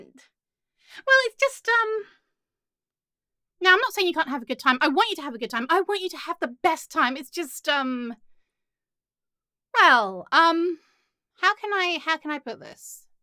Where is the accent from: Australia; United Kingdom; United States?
United Kingdom; England; Well, I'm English.